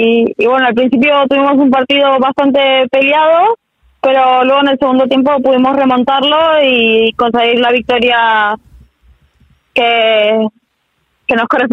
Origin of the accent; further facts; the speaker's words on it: Argentina; accent: Argentine; De Argentina.